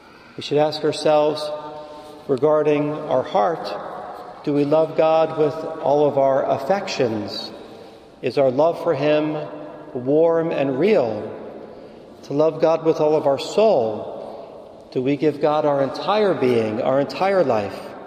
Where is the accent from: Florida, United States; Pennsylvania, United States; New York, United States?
Pennsylvania, United States; Philadelphia; Remember my hometown of Philadelphia, the city of brotherly love? Growing up, I called it the city of brotherly shove, right?